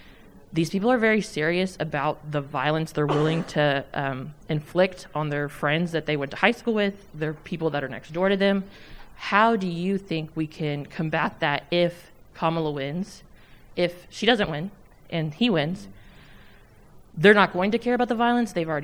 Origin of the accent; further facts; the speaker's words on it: Tulsa, Oklahoma, United States; I'm from Black Wall Street, Tulsa, Oklahoma, where the 1921 race massacre was.